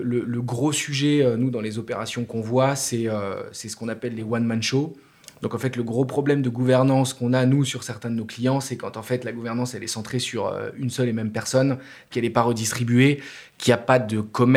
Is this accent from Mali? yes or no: no; Grand Est, France; moi, je suis un Luxembourgeois qui a grandi dans les Vosges profondes.